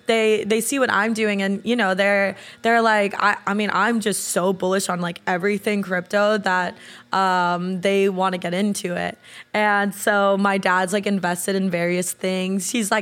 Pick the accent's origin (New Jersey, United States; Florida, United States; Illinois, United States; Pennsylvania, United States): Florida, United States; Boca Raton; I'm from South Florida, Boca Raton.